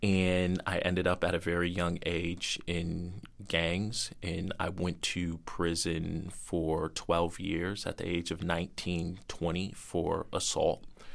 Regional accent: Albany, New York, United States; I am originally from Albany, New York. I grew up in a single-parent household, child of a disabled mother.

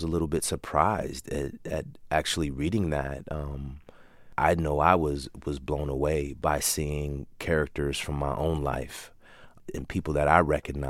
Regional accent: Hayward, California, United States; born or raised there; also born or lived in Oakland

